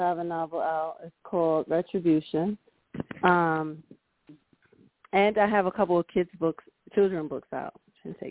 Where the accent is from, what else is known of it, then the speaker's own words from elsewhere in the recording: New York, United States; now in Florida, United States; I'm a New Yorker, but I live in Florida now.